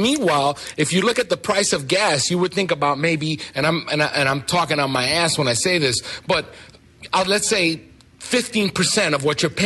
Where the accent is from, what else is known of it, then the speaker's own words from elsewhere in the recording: New York, United States; Because coming from and growing up in New York, you know, I'm always looking at things from a sociological and racial perspective.